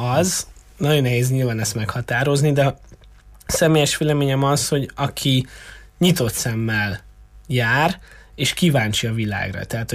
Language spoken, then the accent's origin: Hungarian; Târgu Mureș, Mureș County, Romania; Marosvásárhelyiként pedig az örökös marosparti szemétszedések és a kombinált szennyezésének a hatása pedig azért mély nyomot hagytak bennem.